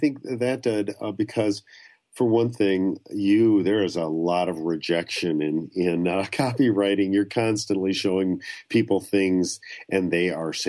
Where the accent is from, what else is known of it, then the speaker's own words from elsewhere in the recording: Detroit, Michigan, United States; I'm from the Detroit area, and the idea of writing about the people I know here and the life I've had here